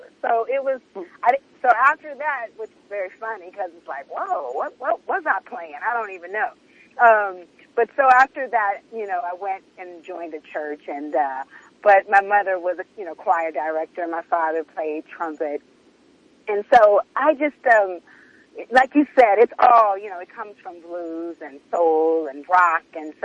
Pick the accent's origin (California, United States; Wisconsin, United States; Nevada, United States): California, United States; Los Angeles; growing up in Los Angeles was amazing because I had a platform to be able to do all of these things and I could dream and really feel like it could come true.